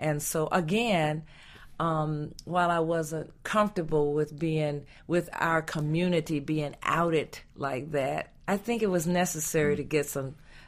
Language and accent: English; Roanoke, Virginia, United States; When I was growing up in Roanoke, Virginia is a very interesting town because I didn't even believe that racism existed there.